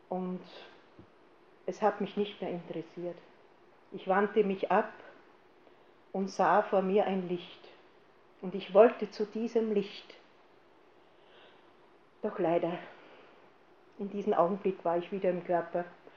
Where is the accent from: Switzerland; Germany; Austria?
Austria; Eggenburg, Lower Austria; wir kommen aus dem Waldviertel, Eckenburg, Horner Bezirk, Grenze, an der tschechischen Grenze sozusagen, grenznahe